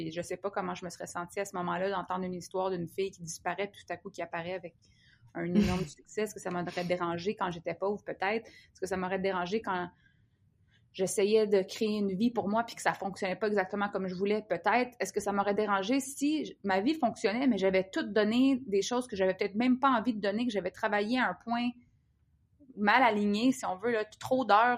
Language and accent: French; Quebec, Canada; une des choses, je pense, qui est le plus épeurante en tant que Québécoise